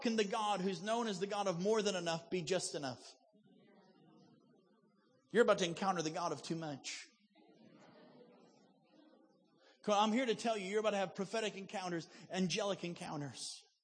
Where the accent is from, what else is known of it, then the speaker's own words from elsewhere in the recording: Chicago, Illinois, United States; also born or lived in Wisconsin; My accent is confused. I was raised in Chicago, lived in Wisconsin.